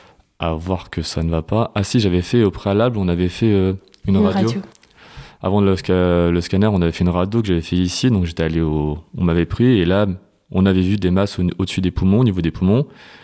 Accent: Normandy, France; now in Lyon, France; Donc moi, de base, je viens de Normandie, mais je fais mes études sur Lyon, que j'ai fini, et je travaille sur Lyon maintenant.

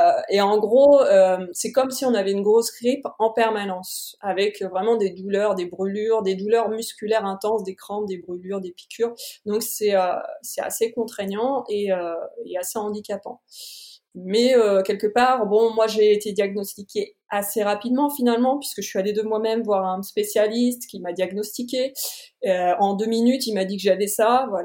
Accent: Normandy, France; je suis originaire de Normandie, donc c'est le point fort

